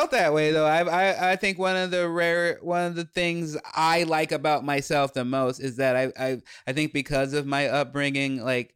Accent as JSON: {"language": "English", "town": "Chicago", "region": "Illinois", "country": "United States", "tie": "born or raised there", "said": "especially because we grew up in Chicago, she was like, well, I can't afford to do these things, but I can take you to the museum on the free day."}